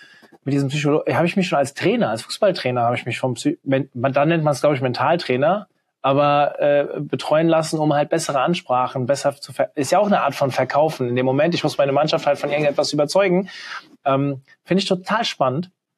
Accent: Hofheim, Hesse, Germany; born or raised there

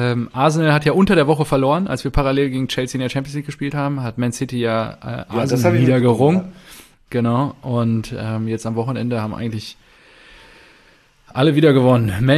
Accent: Dortmund, North Rhine-Westphalia, Germany; wir als Dortmunder

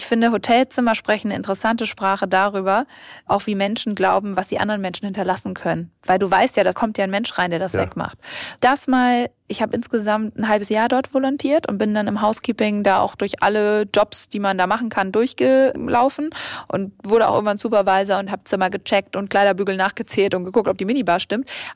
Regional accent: Hamburg, Germany; Nun komme ich aus Hamburg

